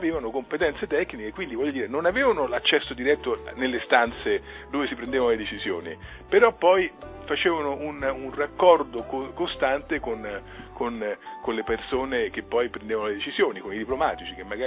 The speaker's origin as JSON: {"language": "Italian", "town": "Rome", "region": "Lazio", "country": "Italy", "said": "Io sono di Roma."}